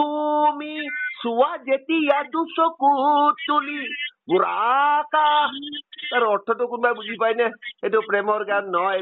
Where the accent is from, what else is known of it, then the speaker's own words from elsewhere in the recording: Guwahati, Assam, India; also born or lived in Jorhat / United States; এনে মই দেখি দেখাও ক'ব পাৰো, মই মোৰ জন্ম যোৰহাটত।